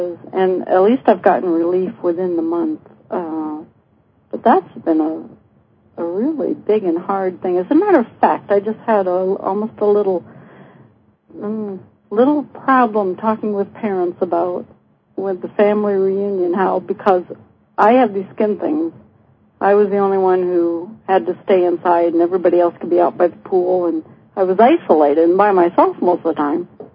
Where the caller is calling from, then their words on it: Wisconsin, United States; I'm calling from Wisconsin.